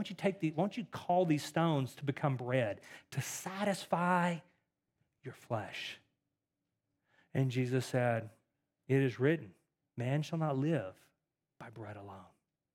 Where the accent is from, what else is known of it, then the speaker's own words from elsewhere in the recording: Texas, United States; I am from Texas, so this gives me a little bit of a room here.